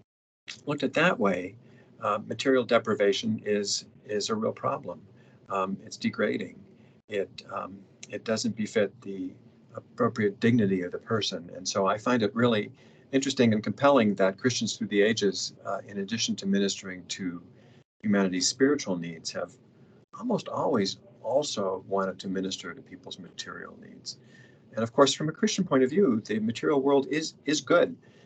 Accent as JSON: {"language": "English", "country": "Hong Kong", "tie": "born or raised there", "said": "I grew up in Hong Kong, and that was a place at the time that was just bursting with economic growth and human flourishing."}